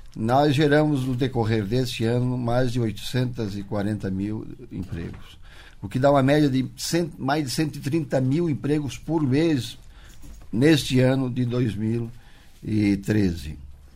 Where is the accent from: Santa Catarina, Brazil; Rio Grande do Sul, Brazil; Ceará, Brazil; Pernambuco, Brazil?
Santa Catarina, Brazil; Bom dia, Santa Catarina, minha terra.